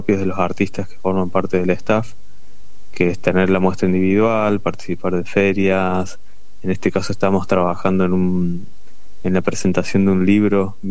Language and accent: Spanish; Los Cóndores, Córdoba, Argentina; un regreso a mi pueblo natal, que es en Los Cóndores, en Córdoba.